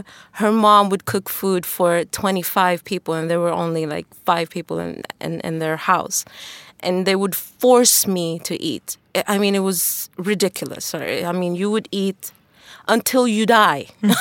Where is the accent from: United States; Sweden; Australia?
Sweden; Tensta, Stockholm County; the beauty of being, growing up in Tensta, Spånga, back then, I mean, I had neighbors from Turkey, Eritrea.